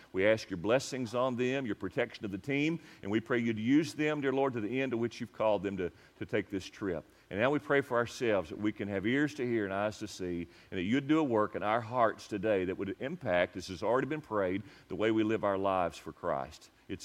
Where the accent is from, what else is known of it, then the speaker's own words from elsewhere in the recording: Lamasco, Kentucky, United States; I grew up in around Lyon County, a little spot in the road called Lamasco, and was redneck from day one